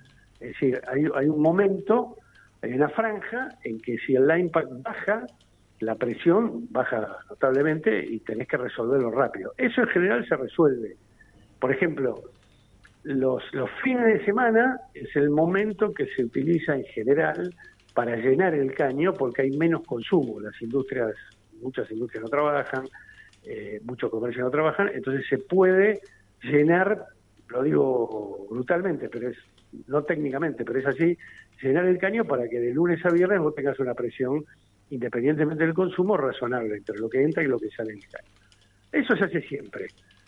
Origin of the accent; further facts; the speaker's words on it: Argentina; ¿Qué nos conviene como argentinos?